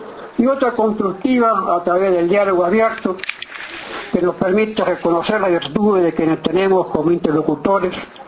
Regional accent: Uruguay; no como blanco, sino como uruguayo

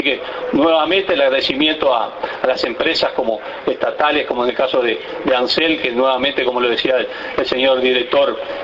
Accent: Uruguay; la mayoría somos todos uruguayos

